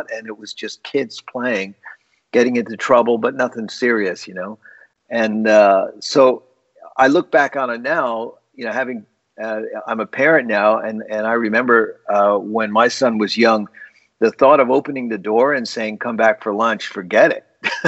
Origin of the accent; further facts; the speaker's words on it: East Coast, United States; now in San Francisco, United States; growing up in the East Coast, you used to, when it's hot, it stays hot.